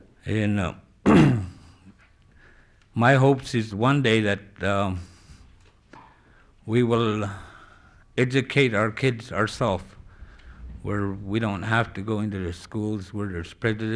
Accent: Alaska, United States; I'm 37 years old, born and raised in the Copper River area.

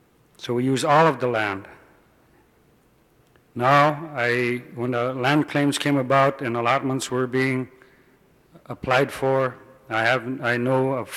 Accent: Kotzebue, Alaska, United States; I'm from Kotzebue. I've been raised and born here. I spent about 9 years out for school.

